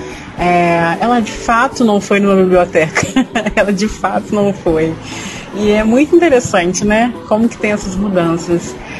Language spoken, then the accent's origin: Portuguese; Volta Redonda, Rio de Janeiro, Brazil; Eu sou de Volta Redonda, Rio de Janeiro.